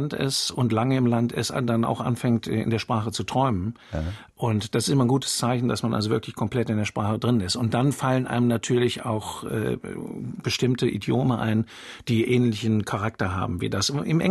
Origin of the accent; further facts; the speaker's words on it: Northern Germany, Germany; Ist ja oben bei uns in Norddeutschland viel leichter möglich als hier, gibt nicht so viele Berge